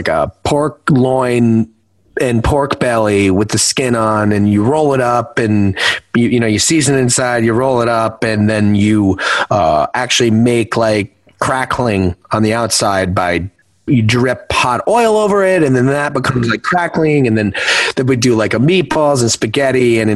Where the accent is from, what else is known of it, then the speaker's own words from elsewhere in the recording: East Coast, United States; now in Los Angeles, United States; I live in LA, so it's, you know, 75 degrees out. It's, there is no, for me growing up on the East Coast